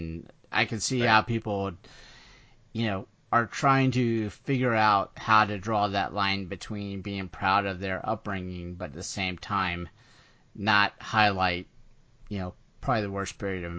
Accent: the South, United States; I remember growing up in the South, you know, there was a lot of pride for being in the South

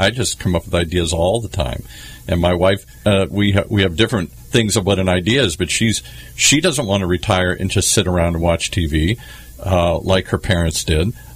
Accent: Ireland; The one I always usually turn to because I'm Irish and I love the wit and witticism of Oscar Wilde.

